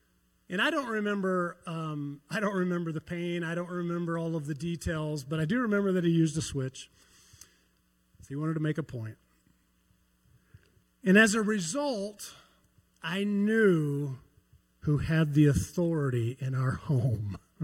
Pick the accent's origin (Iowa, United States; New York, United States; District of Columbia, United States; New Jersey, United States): Iowa, United States; I grew up in Iowa. Did anyone else grow up in Iowa? Have you heard of Iowa? It's a great place.